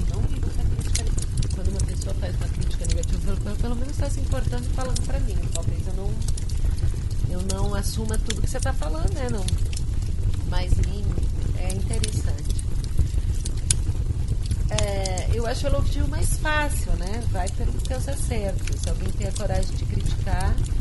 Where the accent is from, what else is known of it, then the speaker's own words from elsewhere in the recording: Brazil; Como nós, brasileiros, lidamos com os nossos... Com os nossos panos, com os nossos panos de casa